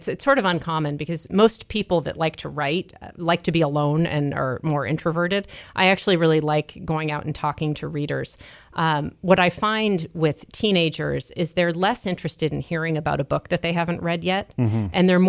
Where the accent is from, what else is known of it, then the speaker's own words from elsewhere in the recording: Los Angeles, California, United States; now in Rye, United States; I am from Los Angeles. Okay. All of my people are from Los Angeles.